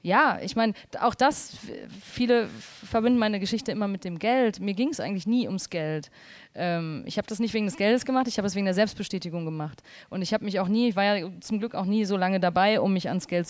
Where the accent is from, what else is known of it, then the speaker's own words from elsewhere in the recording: Dortmund, North Rhine-Westphalia, Germany; Aber sie wohnt auch nicht mehr in Dortmund, meiner Heimat.